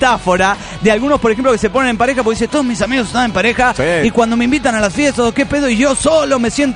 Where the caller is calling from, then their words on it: Monterrey, Nuevo León, Mexico; de Monterrey, Nuevo León, México.